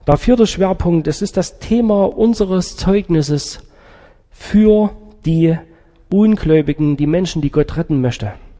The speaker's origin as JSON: {"language": "German", "region": "Saxony", "country": "Germany", "said": "ich habe so eine Bildungslücke geschlossen, die man als Sachse eigentlich nicht haben sollte."}